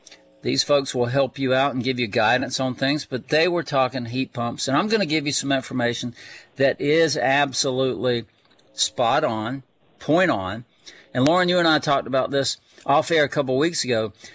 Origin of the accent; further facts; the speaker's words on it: Miami, Florida, United States; A couple weeks ago in my hometown of Miami, 95 degrees.